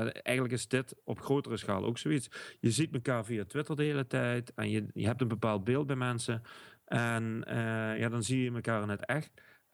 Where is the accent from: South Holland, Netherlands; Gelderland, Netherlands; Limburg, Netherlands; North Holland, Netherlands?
Limburg, Netherlands; Ik ben echt Limburgers, hè, reserve-Belgen.